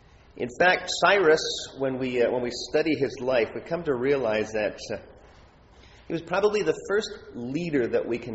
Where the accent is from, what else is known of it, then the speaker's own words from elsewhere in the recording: Canada; In Canada, we lack those things. To be Canadian is almost secondary.